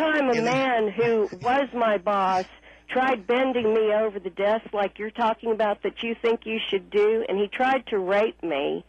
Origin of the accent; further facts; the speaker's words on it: Alabama, United States; I am from Alabama